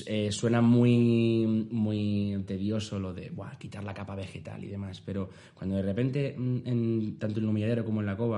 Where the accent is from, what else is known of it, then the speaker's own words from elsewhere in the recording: Castile and León, Spain; en mi pueblo, aparte de Ulaca, pues está el yacimiento de Nueva San Gil.